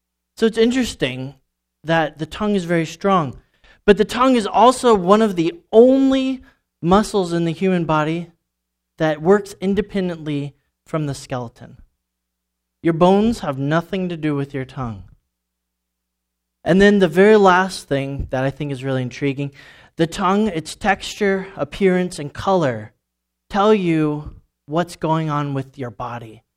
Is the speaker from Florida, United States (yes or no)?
yes; Florida, United States; I grew up in Florida, so we had a mix of many different types of dialects.